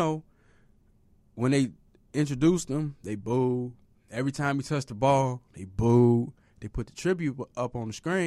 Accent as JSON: {"language": "English", "town": "Inglewood", "region": "California", "country": "United States", "said": "One, because I'm from Inglewood."}